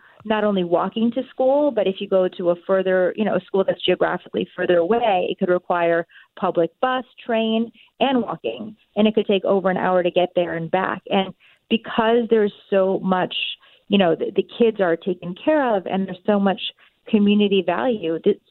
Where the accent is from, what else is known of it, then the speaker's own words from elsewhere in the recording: United States; first language Japanese; English is a second language; So Japanese is actually my first language, though I grew up in the U.S. because mm-hmm. my mom is a first-gen immigrant from Japan.